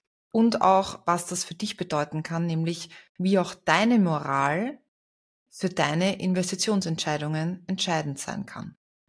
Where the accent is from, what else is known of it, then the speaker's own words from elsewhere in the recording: Austria; bei uns in Österreich, wir sagen immer, Geld hat kein Mascherl